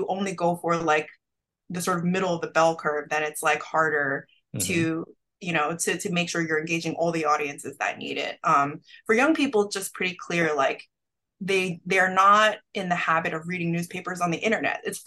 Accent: New York, United States; Sure. I grew up in New York, and I actually became interested in journalism when I was still in high school

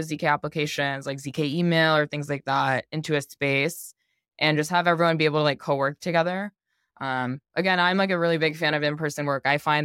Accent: United States; Like, I think I grew up in America, and I previously had only really worked with people who had like pretty similar backgrounds to me

